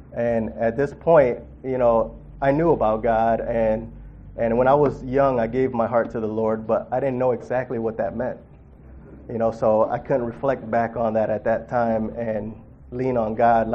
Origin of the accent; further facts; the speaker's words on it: Detroit, Michigan, United States; And before that, I grew up in Southwest Detroit.